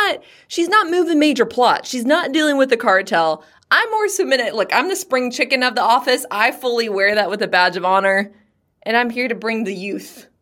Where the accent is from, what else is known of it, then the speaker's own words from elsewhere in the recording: Texas, United States; I'm from Texas, and I've never been to Midland